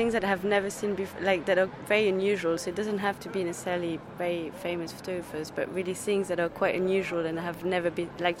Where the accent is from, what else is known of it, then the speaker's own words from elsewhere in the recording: Paris, Île-de-France, France; Yes, I'm from Paris, yes.